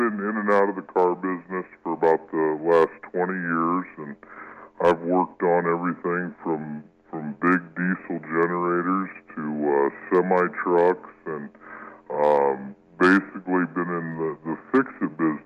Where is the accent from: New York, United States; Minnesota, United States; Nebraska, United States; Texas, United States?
Nebraska, United States; Omaha; moved away as an adult; now in Des Moines, United States; No, I grew up in Omaha. So moved a little ways away from home here.